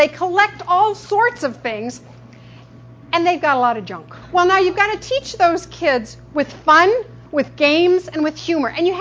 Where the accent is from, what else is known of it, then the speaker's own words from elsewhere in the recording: Glendale, United States; and I'm from Glendale, so I traveled a long way and got lost on the way here